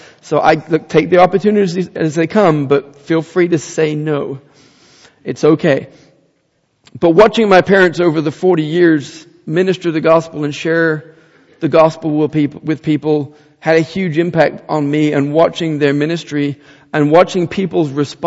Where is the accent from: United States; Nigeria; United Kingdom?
United Kingdom; England; When I grew up in England, my parents and I and my family went to a small church of probably about 40 people. It was a church called Bethel.